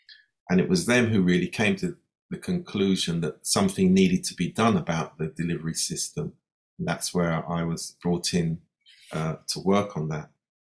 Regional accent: London, United Kingdom; born there; I'm a child of the Windrush generation. My mother came from Montserrat, father Jamaica, but I was born here in London.

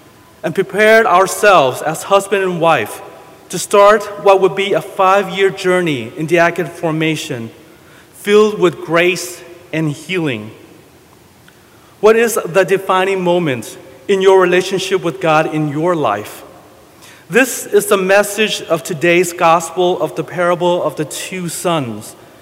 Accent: Houston, Texas, United States; Growing up in Houston, I was a big Chicago Bulls fan

